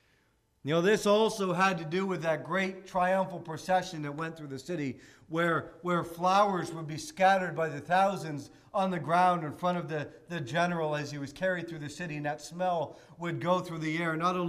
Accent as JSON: {"language": "English", "country": "Canada", "said": "And of course, since we're from Canada, there were a lot of hockey trophies on that wall."}